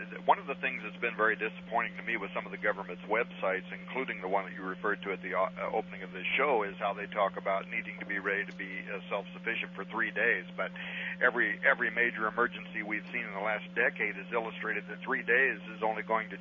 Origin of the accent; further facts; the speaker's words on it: Arizona, United States; because I grew up in Arizona, and I was always flabbergasted.